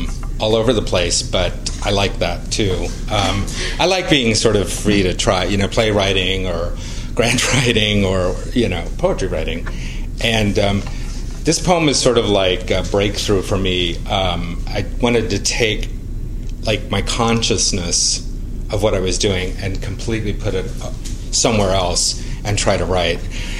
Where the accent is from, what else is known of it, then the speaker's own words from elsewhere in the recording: California, United States; also born or lived in New York City; I grew up in California and touched a car like once in New York City, in 15 years in New York City, and I'm still not used to it.